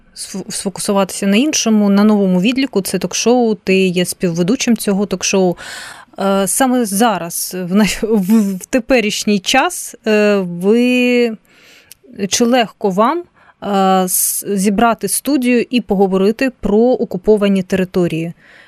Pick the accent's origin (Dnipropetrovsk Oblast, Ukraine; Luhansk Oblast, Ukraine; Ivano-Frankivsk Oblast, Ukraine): Luhansk Oblast, Ukraine; Luhansk; я би хотіла почути від нього, як луганчанка